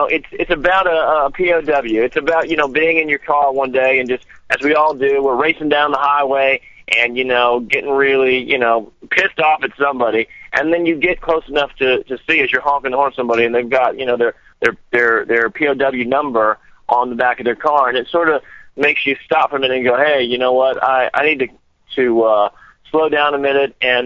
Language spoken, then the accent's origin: English; Florida, United States; moved away; My mom and her side of her family is from Tennessee, and I grew up in Florida. And I moved to Nashville, wanted to be a country singer